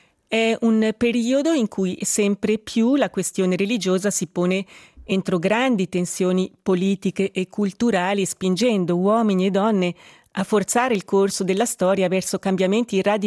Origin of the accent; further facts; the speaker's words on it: Novaggio, Ticino, Switzerland; Sono cresciuta a Novaggio, nel Malcantone, dove mio padre era primario dell'allora clinica militare federale.